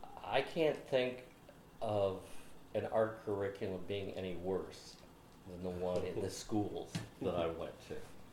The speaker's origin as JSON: {"language": "English", "town": "Bucyrus", "region": "Ohio", "country": "United States", "tie": "born or raised there", "said": "I was born on June 17th, 1944. In a very small farm town in central Ohio, Bucyrus, Ohio. But after my mother took me home from the hospital, I spent the next 6.5 years on a farm."}